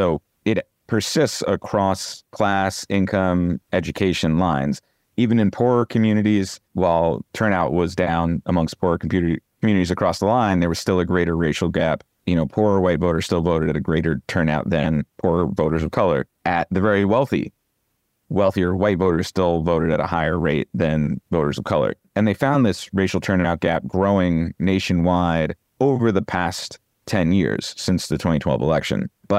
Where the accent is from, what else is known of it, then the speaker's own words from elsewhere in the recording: New Jersey, United States; granted, I am from New Jersey and a proud, proud and loud New Jerseyan